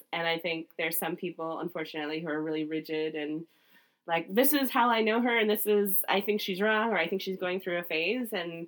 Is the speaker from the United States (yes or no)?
yes; Midwest, United States; And I think it's hard, again, growing up in the Midwest, that's the narrative that parents want, is that sort of thing.